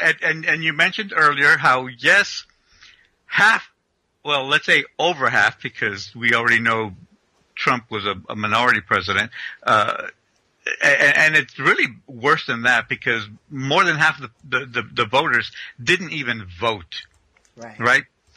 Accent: United States; But as a Mexicano growing up in the United States, I've always seen those things happen.

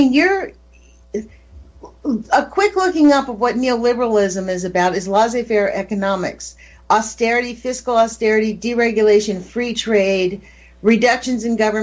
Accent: California, United States; I think that's because I'm from California.

